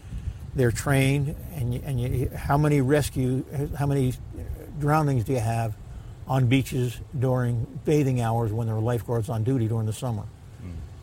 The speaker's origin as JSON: {"language": "English", "town": "Avon", "region": "New Jersey", "country": "United States", "tie": "born or raised there", "said": "Well, I grew up on the Jersey Shore. I grew up right across the street from Shark River down the road, and I grew up on the beaches in Avon further down."}